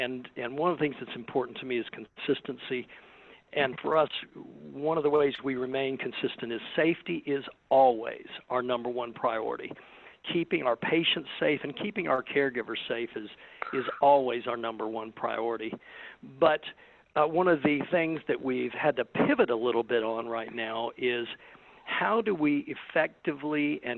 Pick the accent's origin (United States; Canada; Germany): United States; Florida; I'm from Florida originally, so it doesn't bother me, but it is hot here and it is muggy.